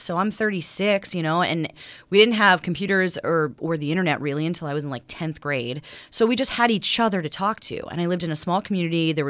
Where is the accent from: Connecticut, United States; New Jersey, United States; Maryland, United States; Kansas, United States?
Maryland, United States; Baltimore; I'm born and raised in Baltimore.